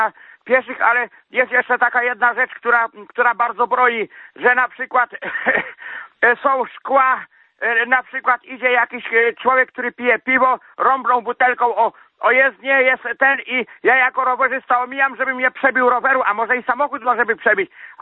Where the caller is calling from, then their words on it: Grudziądz, Kuyavian-Pomeranian Voivodeship, Poland; spod Grudziądza.